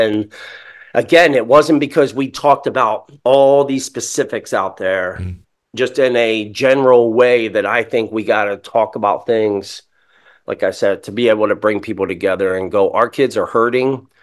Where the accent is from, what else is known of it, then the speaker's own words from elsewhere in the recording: Camden, New Jersey, United States; Listen, I grew up in Camden, New Jersey, and I'm here to tell you I lived and I made it through it.